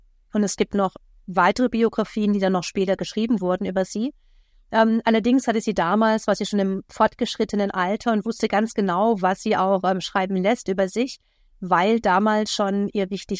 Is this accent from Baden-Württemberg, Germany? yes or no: yes; Baden-Württemberg, Germany; Ich bin aufgewachsen im Badischen und habe sehr, sehr viele Jobs gehabt.